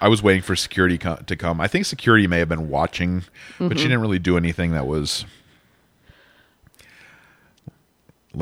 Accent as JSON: {"language": "English", "region": "Minnesota", "country": "United States", "said": "and I said, oh, I'm from Minnesota."}